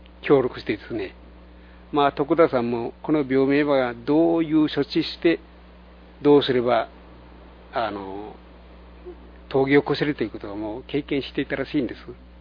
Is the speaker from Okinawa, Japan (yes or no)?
yes; Itoman, Okinawa, Japan; 私の故郷が糸満ですからね、糸満にあの糸満海岸のこの磯の香りですね